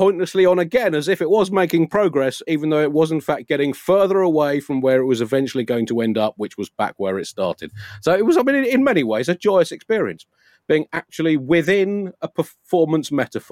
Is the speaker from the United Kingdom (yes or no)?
yes; Tunbridge Wells, South East England, United Kingdom; not far from where I grew up in Tunbridge Wells